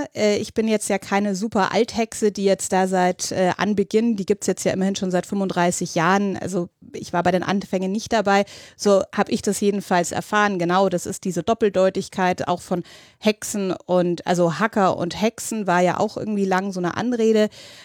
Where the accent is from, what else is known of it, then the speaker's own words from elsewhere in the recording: Munich, Bavaria, Germany; Genau, ich bin aus München.